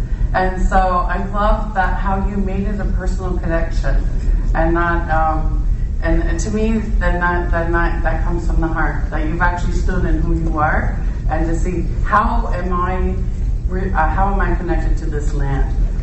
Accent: Toronto, Ontario, Canada; moved away as an adult; I was born and raised in Toronto. Right in old Cabbage Town, right downtown, a really historical part of Toronto. I loved it. Born and raised there. Left when I was 22.

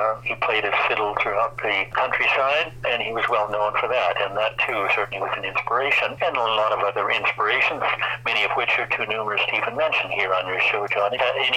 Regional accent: Ontario, Canada; I was indeed raised in the Ottawa Valley. I was born in the Ottawa Valley. I've always been a Valley resident, with the exception of those times when I spent time at university and working, etc., and down in Southern Ontario and other places

